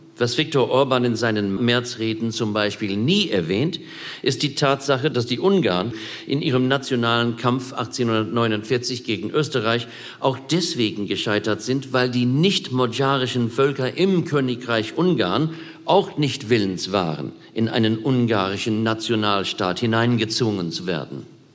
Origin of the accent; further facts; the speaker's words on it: Australia; als Australier kann ich das von mir selbst leider noch nicht behaupten.